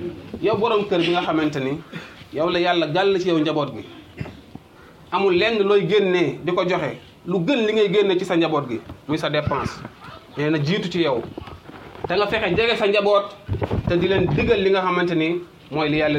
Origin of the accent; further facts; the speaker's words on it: Senegal; بلادنا السنغال